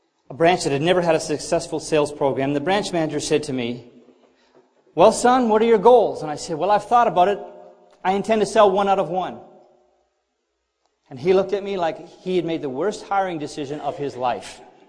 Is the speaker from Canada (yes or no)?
yes; Canada; now in United States; I moved to this country. Couldn't speak a lick of English. Well, at least my wife didn't think I did very well. I'm from Canada, but she had to learn me how to talk Southern.